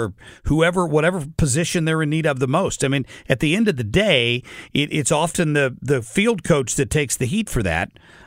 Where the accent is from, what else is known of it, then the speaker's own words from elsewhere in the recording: Cincinnati, Ohio, United States; I grew up in Cincinnati as a young kid. I've lived here for 30 years.